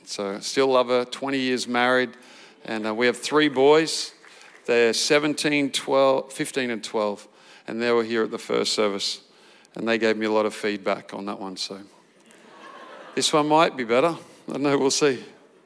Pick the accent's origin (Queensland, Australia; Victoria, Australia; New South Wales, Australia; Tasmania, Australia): Victoria, Australia; Wodonga; also born or lived in Maui; now in Bendigo, Australia; I was born in Maui. Anyone from Maui? We had one. We do, yeah. Cool, brother. I'm born in Maui. Grew up half my life in Wodonga.